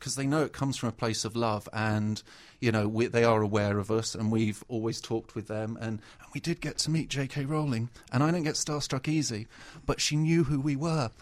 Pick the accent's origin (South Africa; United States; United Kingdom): United Kingdom; I mean, I'd love to say yes, because, you know, we're British and we like to claim ownership.